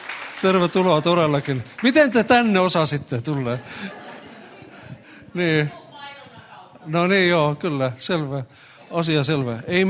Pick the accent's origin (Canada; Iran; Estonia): Estonia; now in Finland; olen tämän seurakunnan pastori. Olen Virosta kotoisin, olen tässä ollut töissä viimeiset 26 vuotta